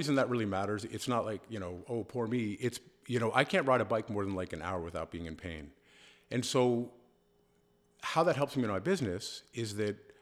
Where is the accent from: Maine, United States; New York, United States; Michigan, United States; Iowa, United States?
New York, United States; New York City; I grew up in New York City, but I went to college in Connecticut and did a lot of riding in Mount Snow.